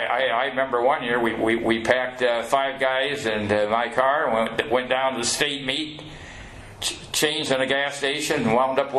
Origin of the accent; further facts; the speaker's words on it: Iowa, United States; nobody had cross country around where I grew up in Western Iowa. In the fall, if you didn't have football, you had baseball.